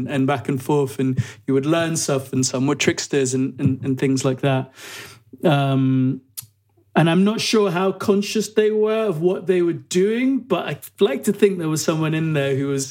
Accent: Nigeria; Because I grew up in Nigeria.

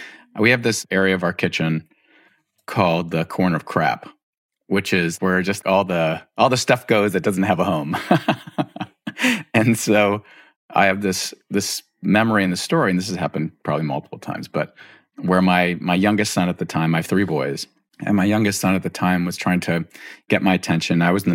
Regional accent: Los Angeles, California, United States; I grew up in Los Angeles and I moved to Northern California for a while.

